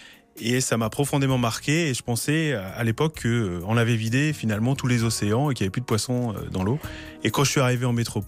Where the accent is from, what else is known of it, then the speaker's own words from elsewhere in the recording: St. Pierre & Miquelon; moved away as an adult; now in France; mon patronyme trahit un petit peu mes origines. Je suis né à Saint-Pierre-et-Miquelon.